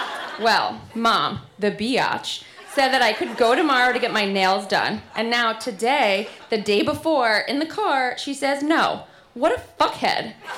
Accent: Rockaway Beach, New York, United States; I'm from Rockaway Beach, New York.

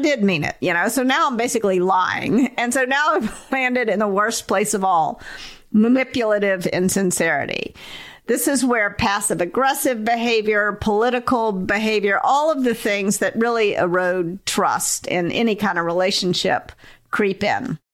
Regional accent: the South, United States; I grew up in the South.

